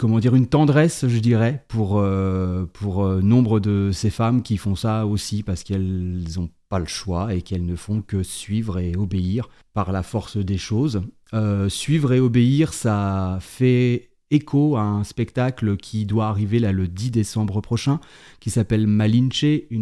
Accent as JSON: {"language": "French", "region": "Bourgogne-Franche-Comté", "country": "France", "said": "Je viens du Jura. J'ai fait mes études, mes premières armes de théâtre à l'Université de Franche-Comté à Besançon."}